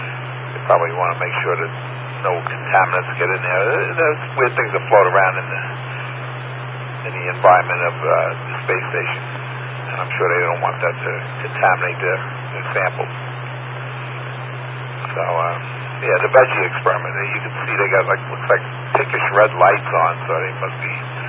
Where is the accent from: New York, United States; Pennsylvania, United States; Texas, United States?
New York, United States; Queens; I grew up in Queens, and there was something about the soil in Queens.